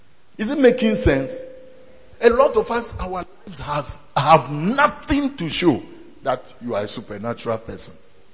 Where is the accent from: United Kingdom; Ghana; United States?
Ghana; Volta; No, let's talk true. Me, I come from Volta region.